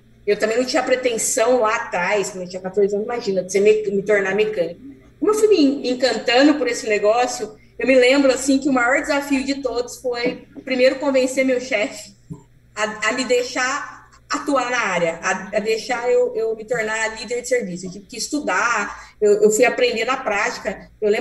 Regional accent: Mogi Mirim, São Paulo, Brazil; Por se tratar de uma cidade muito do interior, eu sou de Mogimirim, sou mogimiriana, não sei nem se todo mundo conhece, é uma cidadezinha bem pequena no interior de São Paulo.

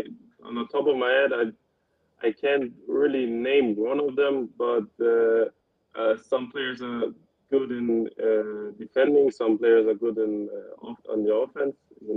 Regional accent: Ulm, Baden-Württemberg, Germany; English is a second language; No, I grew up in Ulm. It's next to Heidenheim. It's a little bit biggest city. Yeah, there I was born and raised, grown up.

